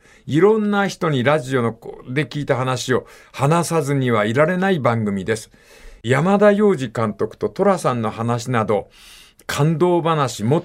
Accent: Kuwana, Mie, Japan; 三重県桑名市に香奈さんのお墓があると言われておりましたが、はい、その地名、私のふるさとです。

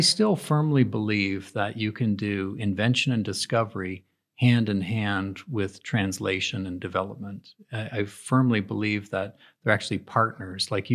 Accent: Toronto, Ontario, Canada; I came from the Toronto area

